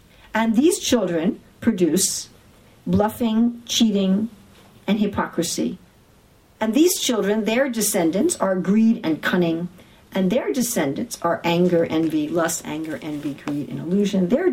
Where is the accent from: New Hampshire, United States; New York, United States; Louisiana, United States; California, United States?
New York, United States; I'm from New York, so I think New York is the center.